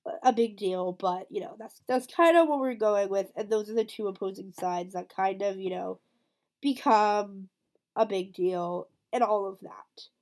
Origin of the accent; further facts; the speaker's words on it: United States; now in Canada; I live in Canada, but I am American